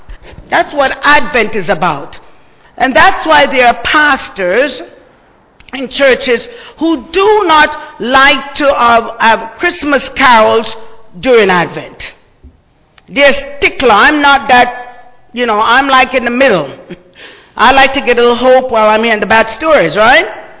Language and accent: English; Jamaica; You know, I'm Jamaican, so I'm always trying to look for a little bit of hope.